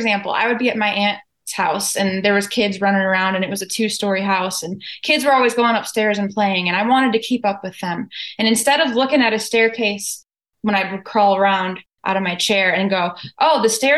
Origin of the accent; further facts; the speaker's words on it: Michigan, United States; because I grew up in Michigan, my roots are in Michigan, but I outgrew Michigan and this is my new home here.